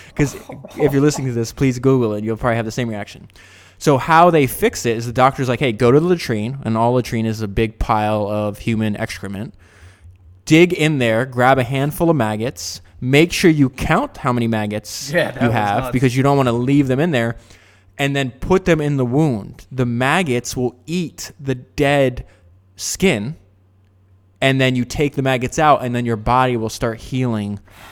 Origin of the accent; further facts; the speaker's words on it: United States; Like we believe that because we grew up in America and that's what we were told.